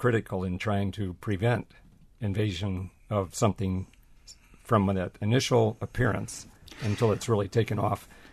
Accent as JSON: {"language": "English", "region": "Illinois", "country": "United States", "tie": "born or raised there", "said": "I grew up in Southwest Illinois, and I can remember when Dad came home with a pickup truckload of those seedlings in the back of the truck, and we planted them around the farm"}